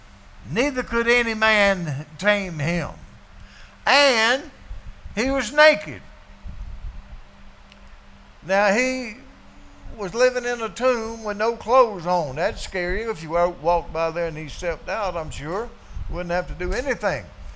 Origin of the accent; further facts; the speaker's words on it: Canada; now in United States; I'm a Canadian. I had dual citizenship till I joined the service, and then I, of course, became an American.